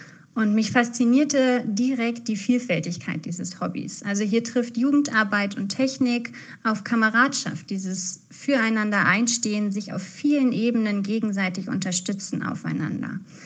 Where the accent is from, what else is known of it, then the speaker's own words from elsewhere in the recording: Bienrode, Lower Saxony, Germany; Ich bin in Bienrode groß geworden